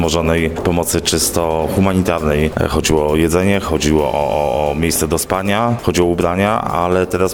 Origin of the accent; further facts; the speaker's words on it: Ukraine; bo ja jestem z Ukrainy, a ty z Polski.